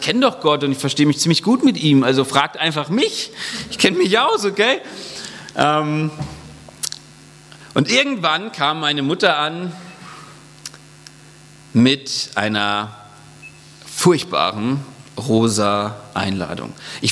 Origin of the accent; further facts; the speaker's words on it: Baden-Württemberg, Germany; ich bin jetzt kein Franke, sondern ich komme eigentlich ursprünglich so aus der Heidelberger Ecke und ich komme auch nicht aus irgendeinem christlichen Hintergrund